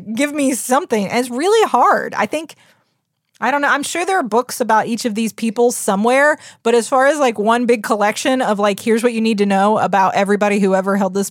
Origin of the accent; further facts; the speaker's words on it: United States; We're wild. We're the American public.